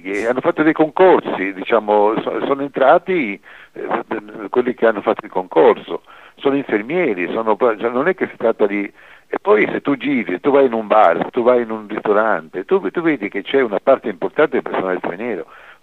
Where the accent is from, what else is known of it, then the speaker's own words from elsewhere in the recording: Southern Italy, Italy; Come avveniva nel mio sud, quando ero bambino, il mio paese era proprietà di una diecina, 10-12, diciamo, latifondisti